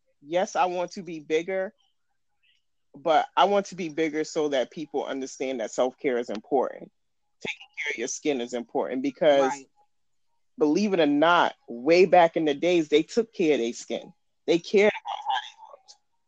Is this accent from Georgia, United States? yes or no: yes; Georgia, United States; I'm from Georgia.